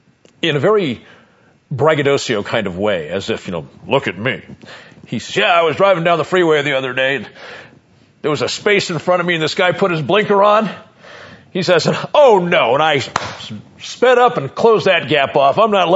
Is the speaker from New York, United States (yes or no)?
no; Los Angeles, California, United States; And I got to tell you, now I come from Los Angeles. No shortage of crazy, insane speeding drivers in Los Angeles. But I've lived out here for quite some time